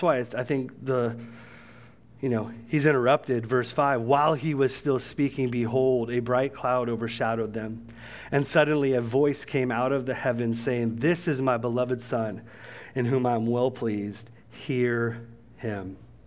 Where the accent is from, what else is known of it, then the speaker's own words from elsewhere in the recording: Santa Maria, California, United States; I grew up on the Central Coast in California in a place called the Santa Maria Valley.